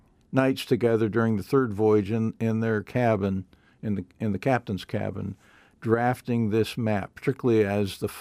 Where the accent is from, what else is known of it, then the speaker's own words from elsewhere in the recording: California, United States; now in Alaska, United States; When I grew up, and I grew up in Southern California, our early history was defined by what the Pilgrims did in Massachusetts.